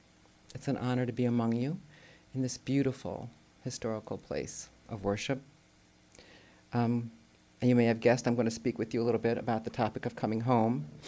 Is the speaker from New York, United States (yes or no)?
yes; Tarrytown, New York, United States; also born or lived in Baltimore; I lived for 30 years or so in Baltimore, and I've just recently returned to live with my parents in Tarrytown, New York, in the house I grew up